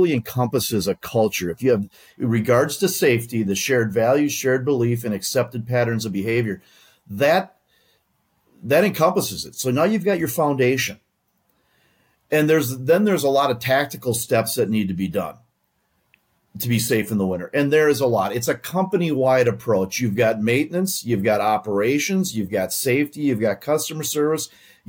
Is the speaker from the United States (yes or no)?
yes; Minnesota, United States; I grew up in Minnesota. And then when I moved, when I was with UPS and then we came back up here again. So I've been here my whole life.